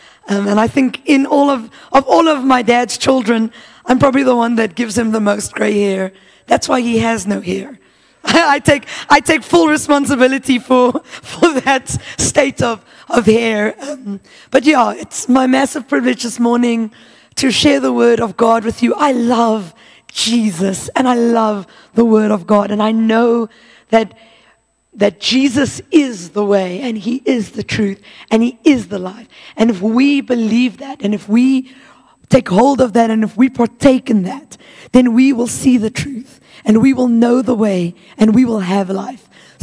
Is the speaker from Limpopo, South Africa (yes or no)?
no; Pretoria, Gauteng, South Africa; and I am sort of from Pretoria. My parents live here.